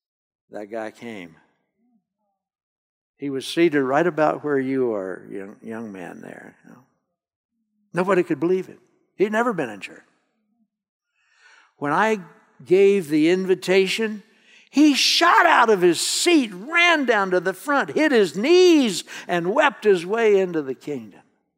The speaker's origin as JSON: {"language": "English", "region": "Oklahoma", "country": "United States", "tie": "born there", "said": "I was born in Northwest Oklahoma on my grandfather's farm."}